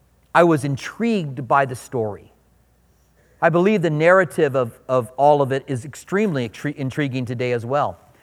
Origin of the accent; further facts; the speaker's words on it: Iowa, United States; You can tell I'm from Iowa by my name.